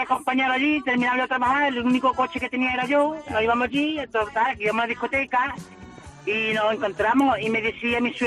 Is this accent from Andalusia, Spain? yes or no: yes; Córdoba, Andalusia, Spain; Mira, yo soy de Córdoba